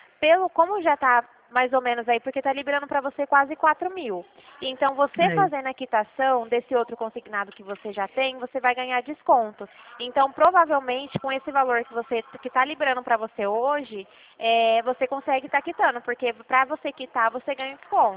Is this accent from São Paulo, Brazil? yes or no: yes; Dracena, São Paulo, Brazil; não sou de Vitória da Conquista, sou aqui de Dracena